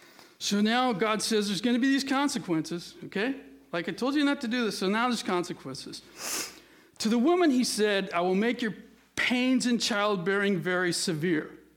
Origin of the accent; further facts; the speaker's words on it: Upland, California, United States; I grew up in Upland. I didn't grow up in Shandon.